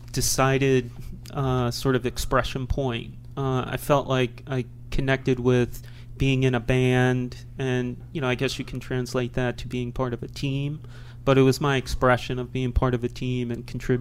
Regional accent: Brooklyn, New York, United States; born there; I was born in Brooklyn.

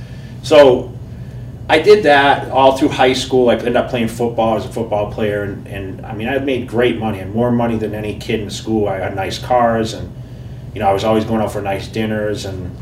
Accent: Massachusetts, United States; I'm from Massachusetts. I grew up in a small town there, 6,000 people. I'm the youngest of seven kids, and no one lifted weights.

